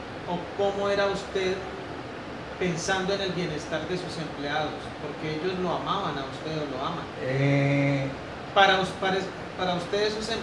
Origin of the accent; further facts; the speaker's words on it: Fusagasugá, Cundinamarca, Colombia; now in Girardot, Colombia; yo no soy de Girardot, yo soy de Fusagasugá